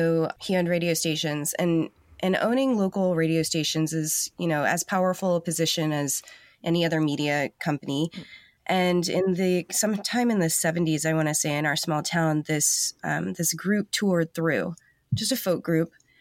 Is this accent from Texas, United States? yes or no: no; Augusta, Georgia, United States; born there; also born or lived in South Carolina; I was born in 1981 in Augusta, Georgia. My town is too small to have a hospital. Like, to this day, there's no hospital. We actually lived in South Carolina at the time